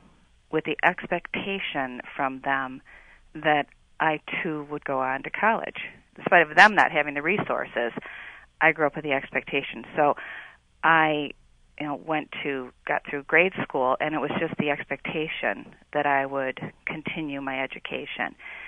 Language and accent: English; Detroit, Michigan, United States; I grew up in Detroit. I was one of eight children, and so a large family in Detroit.